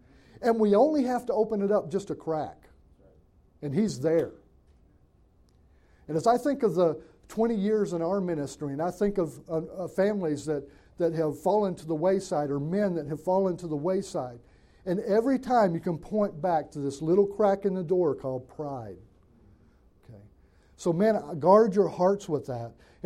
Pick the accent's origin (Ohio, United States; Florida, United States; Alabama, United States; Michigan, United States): Alabama, United States; And I grew up in Northwest Alabama. We have hills there, but we don't have a lot of mountains, okay?